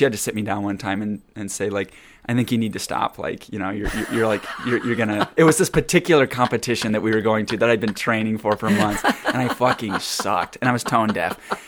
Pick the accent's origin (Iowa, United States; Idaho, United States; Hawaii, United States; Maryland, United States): Iowa, United States; I am from Iowa, yes.